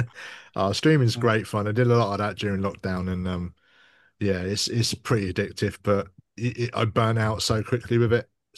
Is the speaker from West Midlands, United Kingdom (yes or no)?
no; Milton Keynes, South East England, United Kingdom; I'm from Milton Keynes, so back in the day, we had a real thriving, because it was a new city.